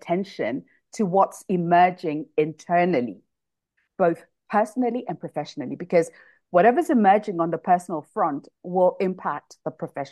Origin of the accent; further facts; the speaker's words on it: Kenya; So I come from the marathon country. I come from Kenya.